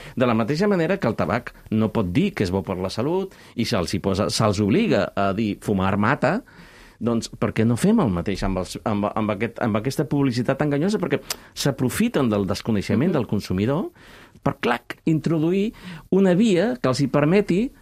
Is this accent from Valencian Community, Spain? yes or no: no; Barcelona, Catalonia, Spain; és la meva ciutat i és on jo vaig néixer, és el meu poble